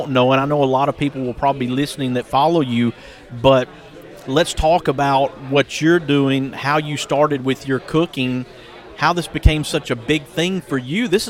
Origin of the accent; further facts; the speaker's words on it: Hueytown, Alabama, United States; I grew up middle school to ninth grade. I was in Hueytown.